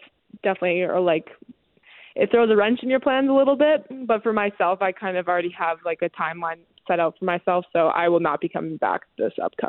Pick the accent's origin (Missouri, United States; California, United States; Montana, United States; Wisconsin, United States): Montana, United States; especially like back in my hometown in Montana.